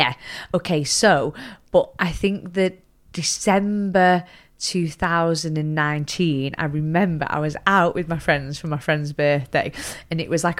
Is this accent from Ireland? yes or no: yes; Ireland; That's what I always had in my head growing up as Irish.